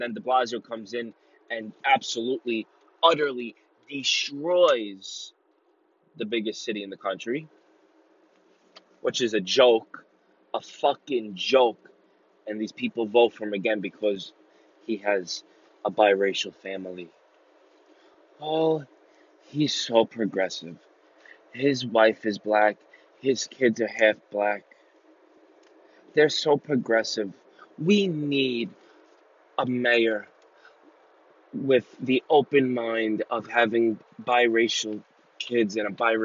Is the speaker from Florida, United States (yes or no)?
no; New York City, New York, United States; I'm from New York City. That's my city.